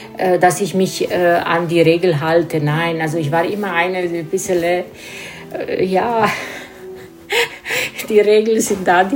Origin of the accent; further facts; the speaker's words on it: Timișoara, Timiș County, Romania; geboren 22. August 1969, komme aus Rumänien, genau Temeschburg.